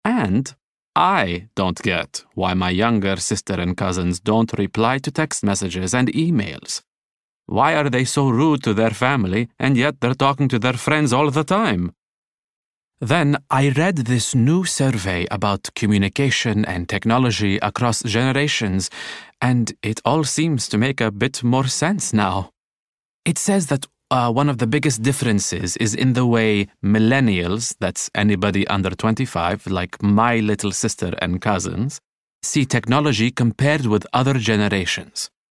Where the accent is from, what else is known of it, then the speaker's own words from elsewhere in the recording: Bahrain; English is a second language; in my country, I come from Bahrain